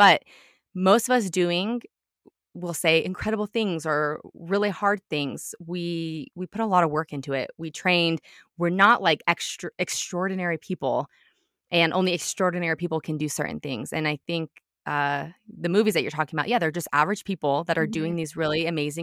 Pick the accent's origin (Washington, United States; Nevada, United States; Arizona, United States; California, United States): Nevada, United States; Reno; I grew up in Reno, Nevada, but I moved back. I love it here.